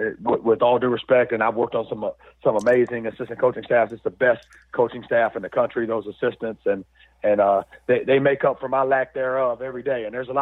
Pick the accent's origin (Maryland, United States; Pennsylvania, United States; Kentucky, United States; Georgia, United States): Georgia, United States; Atlanta; I mean, I'm Atlanta through and through. I was born and raised in East Atlanta. My mom and daddy still live in East Atlanta in the same house we grew up in.